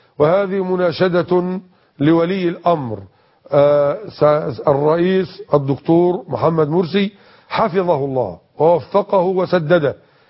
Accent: Minyat al-Nasr, Dakahlia, Egypt; وكذلك عندنا في منية النصر دخل مجموعة على محل ذهب وسرقوا هذا الذهب وضربوا صاحب المحل بالنار في فخذه.

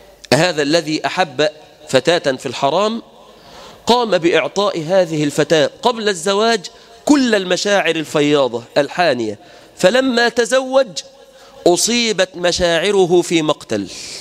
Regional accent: Egypt; بلادنا مصر

